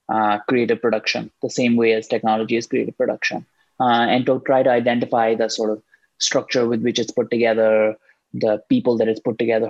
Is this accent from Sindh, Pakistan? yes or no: no; Lahore, Punjab, Pakistan; moved away as an adult; now in United States; I grew up in Lahore, moved to the US to start college, and got into software pretty early.